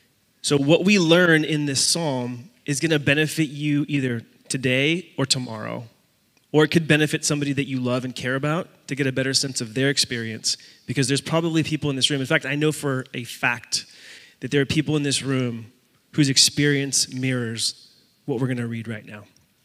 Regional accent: Puerto Rico; I'm from Nazareth, too. I'm from the Hemet equivalent in Puerto Rico.

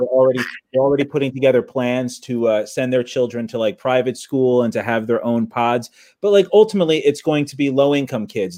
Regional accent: Long Branch, New Jersey, United States; I mean, I'm from Long Branch

